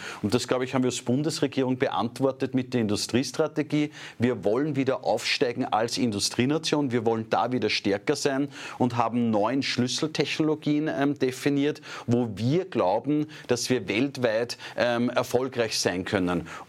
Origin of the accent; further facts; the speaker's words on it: Linz, Upper Austria, Austria; in meiner Heimatstadt in Linz